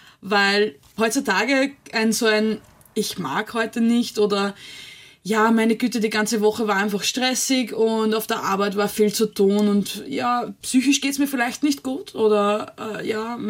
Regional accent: Austria; bei uns in Österreich gibt es einen Märchenpark

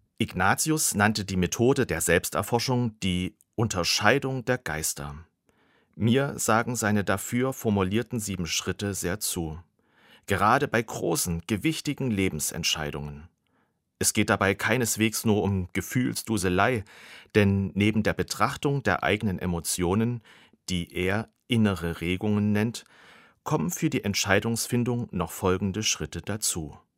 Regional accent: Dresden, Saxony, Germany; Ich bin gerade erst aus dem Zug in meiner Heimatstadt Dresden ausgestiegen.

